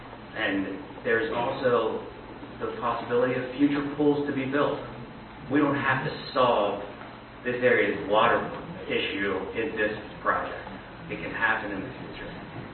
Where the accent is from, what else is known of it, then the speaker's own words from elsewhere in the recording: Hershey, Pennsylvania, United States; I grew up in Hershey. The current plaza was a part of my youth. I grew up in a home with a single mother who worked, and that's where I spent my summer.